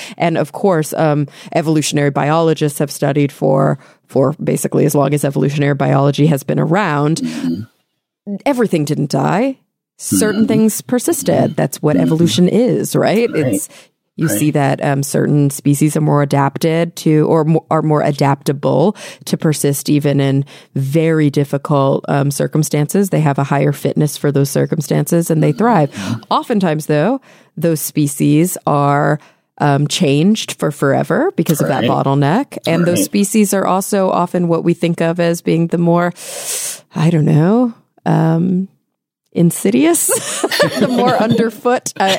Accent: the South, United States; We call them roly-polies growing up in the South.

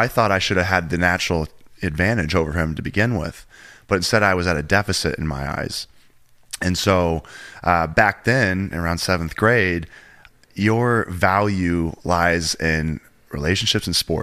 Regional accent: Missouri, United States; now in Phoenix, United States; And we're rival high schools.

